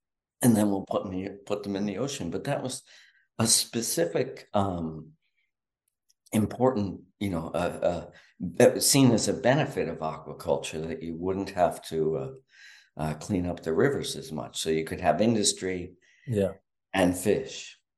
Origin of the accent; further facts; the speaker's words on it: Philadelphia, Pennsylvania, United States; I grew up in Philly and we went down to the Jersey Shore, you know, in the summertime